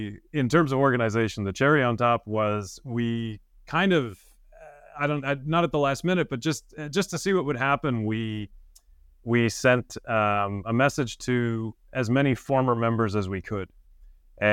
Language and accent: English; New England, United States; now in Quebec City, Canada; I'm originally from New England